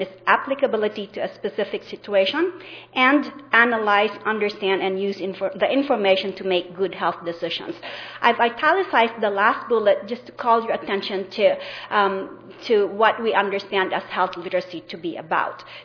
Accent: Worcester, Massachusetts, United States; I'm from Worcester, which is central Massachusetts.

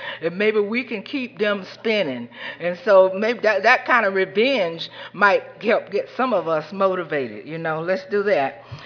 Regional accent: the South, United States; because I grew up in the South where we were taught in black families racial pride.

